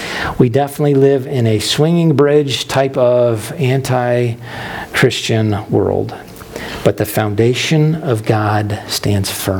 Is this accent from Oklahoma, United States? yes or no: no; New York, United States; I grew up in Western New York, and among other things, what you find in Western New York is Concord grape country.